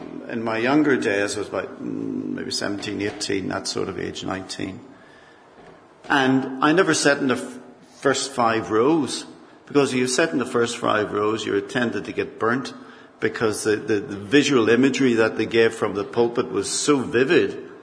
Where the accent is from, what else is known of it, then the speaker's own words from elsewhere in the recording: Northern Ireland, United Kingdom; well, not that long, well, many years ago, I'd be walking around the streets of north of Ireland, my hometown.